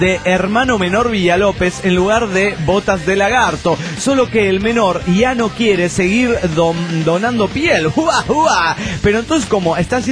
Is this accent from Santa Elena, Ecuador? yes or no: no; Guayaquil, Guayas, Ecuador; de Guayaquil.